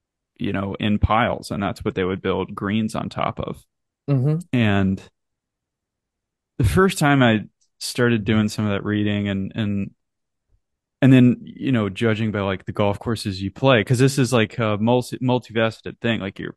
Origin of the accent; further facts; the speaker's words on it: North Carolina, United States; I grew up in North Carolina, so Pinehurst was obviously a huge influence.